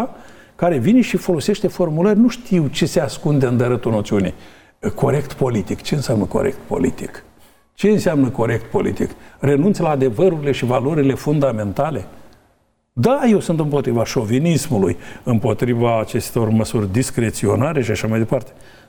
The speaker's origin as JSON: {"language": "Romanian", "country": "Romania", "said": "Sunt european. Pentru integrare europeană, ca români cu valori, cu adevăruri, însușindu-ne valorile altor popoare"}